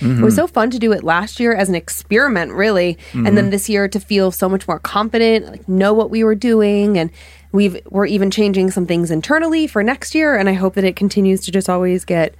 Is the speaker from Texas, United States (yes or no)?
no; Ohio, United States; Well, growing up in Ohio